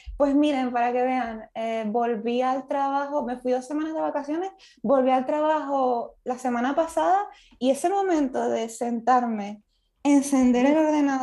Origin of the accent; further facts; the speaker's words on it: Puerto Rico; yo también soy de Puerto Rico.